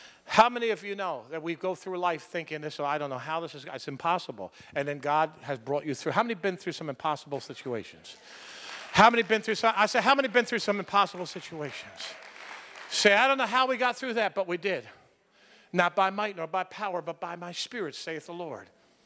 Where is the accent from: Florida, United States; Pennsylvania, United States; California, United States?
Pennsylvania, United States; Philadelphia; I grew up in South Philadelphia. I know a little bit from experience what I'm talking about.